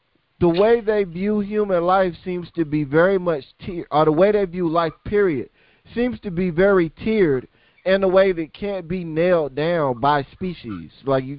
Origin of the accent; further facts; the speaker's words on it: United States; Me, especially being an American, I feel like I can say this.